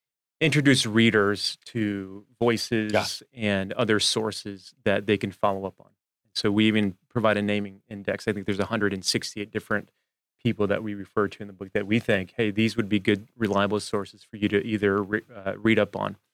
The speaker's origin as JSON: {"language": "English", "town": "Detroit", "region": "Michigan", "country": "United States", "tie": "born or raised there", "said": "I grew up in Detroit, which is only 4 hours away though."}